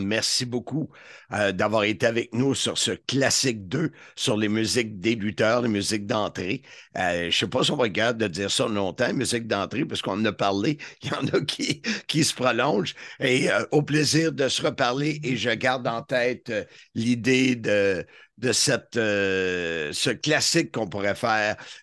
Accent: Salaberry-de-Valleyfield, Quebec, Canada; Qui était ma région natale. Moi, je viens de Valleyfield.

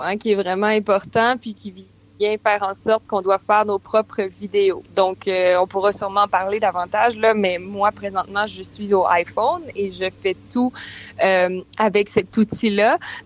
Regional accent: Quebec City, Quebec, Canada; je viens de Québec aussi. Donc, d'entrée de jeu, j'ai toujours voulu travailler ici.

